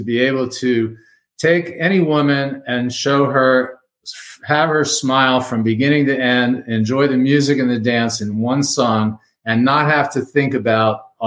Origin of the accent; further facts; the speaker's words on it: Miami, Florida, United States; now in Fort Collins, United States; I'm not skiing and mountain biking because I grew up in Miami and I didn't learn that early enough.